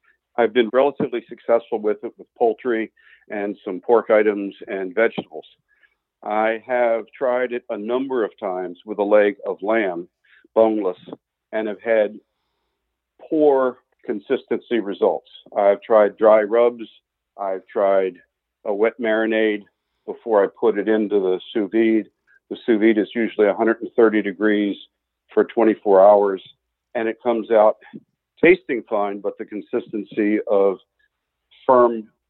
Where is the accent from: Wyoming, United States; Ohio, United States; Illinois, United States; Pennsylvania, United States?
Wyoming, United States; Jackson; I'm from Jackson, Wyoming, and we're here visiting in Boston.